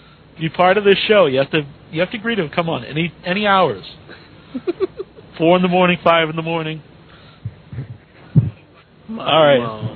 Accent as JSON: {"language": "English", "country": "United States", "said": "Look, I'm from America. I can't read British."}